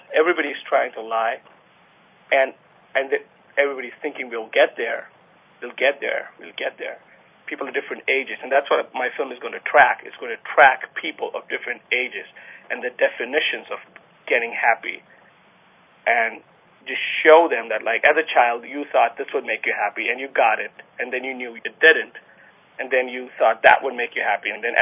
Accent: Mumbai, Maharashtra, India; I come from Bombay. I come from Mumbai, the economic capital of India.

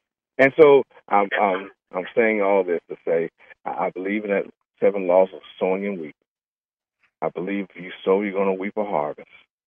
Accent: Edmond, Oklahoma, United States; I'm from Edmond, Oklahoma.

